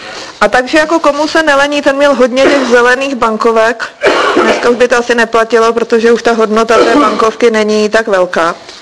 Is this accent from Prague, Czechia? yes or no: no; Plzeň, Plzeň Region, Czechia; Já jsem vyrůstala v Plzni